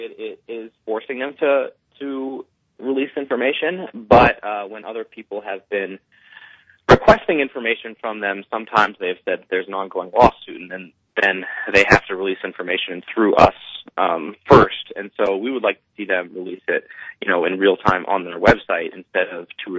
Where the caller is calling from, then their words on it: San Francisco, California, United States; Yeah, I'm coming from San Francisco.